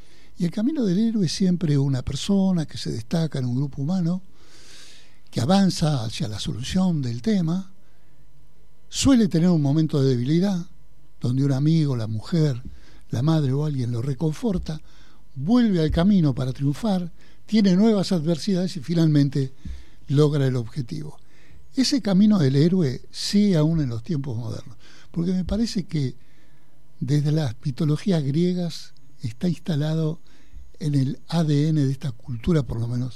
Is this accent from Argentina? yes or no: yes; Argentina; escribió un libro que a mí me hizo reconocer como argentino más que ningún otro autor.